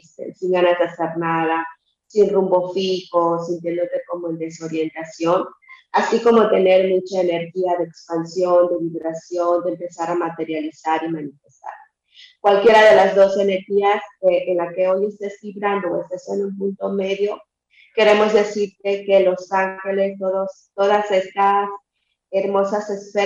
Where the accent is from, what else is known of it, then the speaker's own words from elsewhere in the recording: Yucatán, Mexico; Con todas estas cualidades que nos caracterizan los mexicanos. Soy yucateca